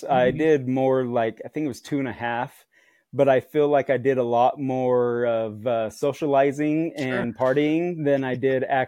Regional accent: West Jordan, Utah, United States; also born or lived in Pleasant Grove; Yep, I'm from Utah. Originally grew up West Jordan, Utah. And then my wife and I right now, we live in Pleasant Grove, Utah.

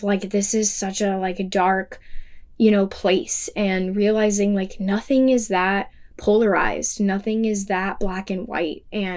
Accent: Arizona, United States; we didn't really do much else in Arizona because we're from Arizona, so we'd already spent a lot of time there.

